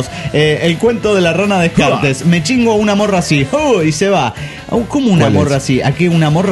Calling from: El Salvador; Aquí en mi país acaban de castigar de por vida, por amaños, a 14 jugadores de la selección nacional. Impresionante el escándalo que hay en El Salvador con la selección del Salvador.

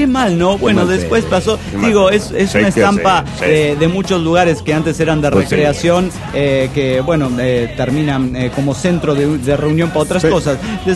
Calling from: Dallas, Texas, United States; also born or lived in Lima; pasé los mejores tiempos de mi vida en tiempos de Navidad en Lima, Perú, con mis abuelos

